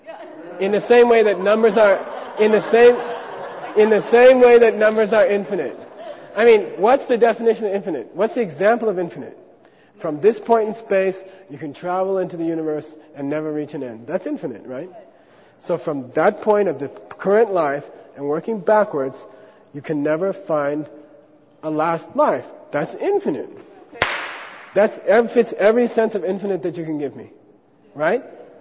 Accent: United States; come on, I grew up in America.

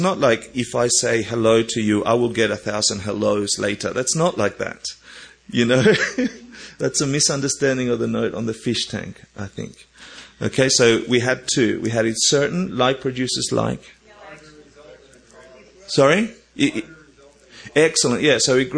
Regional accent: Argentina; Growing up in Argentina

